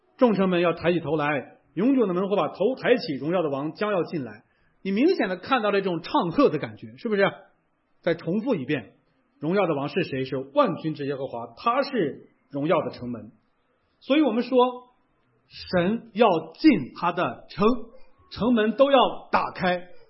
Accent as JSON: {"language": "Chinese", "region": "Northeast China", "country": "China", "accent": "Northeastern Mandarin", "said": "如果用咱们东北话说"}